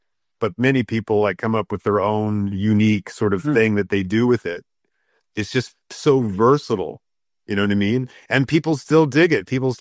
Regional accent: Nashville, Tennessee, United States; But I would say I'm from Nashville, Tennessee, where we play a lot of country music, a lot of blues music.

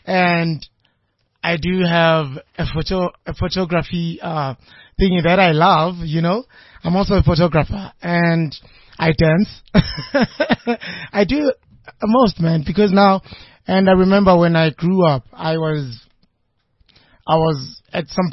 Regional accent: Meadowlands, Gauteng, South Africa; I grew up in Meadowlands, first off, in Zone 10. And then my parents moved from Meadowlands. Then we went to Pretiatland.

